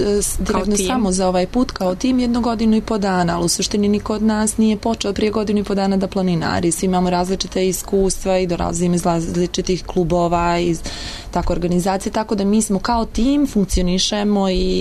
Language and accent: Serbian; Montenegro; ja dolazim iz Crne Gore